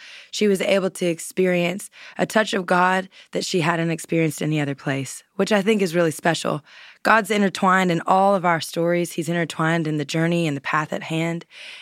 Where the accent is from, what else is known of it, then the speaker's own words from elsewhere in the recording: Louisiana, United States; I'm from Louisiana, Southern girl at heart.